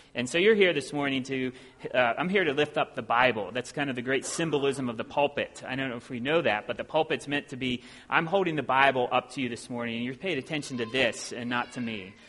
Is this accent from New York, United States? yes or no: no; Ohio, United States; I'm from Ohio.